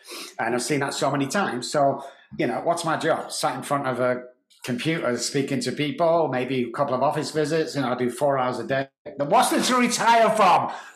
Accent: Manchester, North West England, United Kingdom; So yeah, I suffered badly growing up in Manchester.

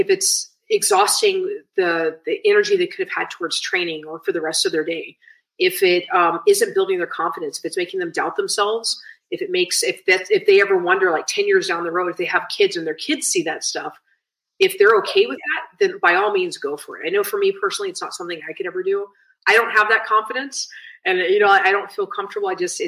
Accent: Japan; like I grew up in Japan and, you know, as an American child, but ethnic wise, like Lebanese and Irish, I didn't really have identities within Japan.

